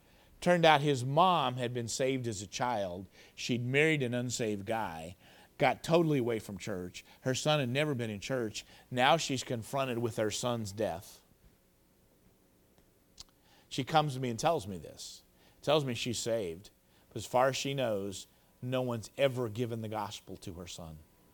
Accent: Indianapolis, Indiana, United States; Turns out he's not only from America, he's from my hometown, Indianapolis.

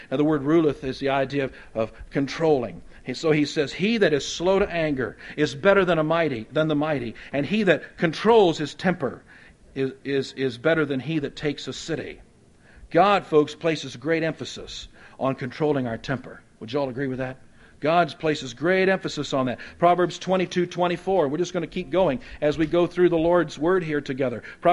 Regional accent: Oklahoma, United States; when I was growing up in Oklahoma, they'd say, shoot.

